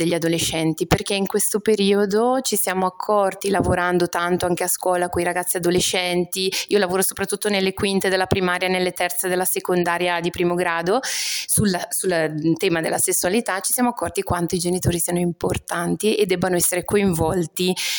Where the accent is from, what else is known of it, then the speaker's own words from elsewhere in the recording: Brescia, Lombardy, Italy; born there; Allora, sono nata a Brescia